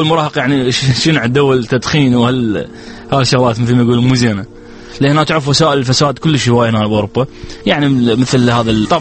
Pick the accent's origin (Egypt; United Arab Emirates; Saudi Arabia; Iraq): Iraq; عندنا بالعراق